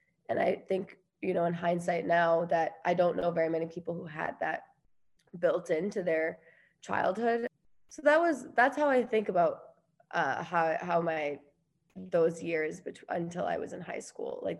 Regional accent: Eagan, Minnesota, United States; So I am 24. We grew up in Eagan, Minnesota, and my childhood was it was a beautiful childhood.

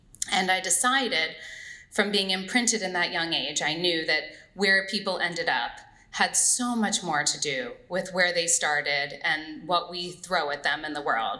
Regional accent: Ohio, United States; And growing up in Southeast Ohio, I witnessed inequities and really had trouble stomaching the inequities I saw around me.

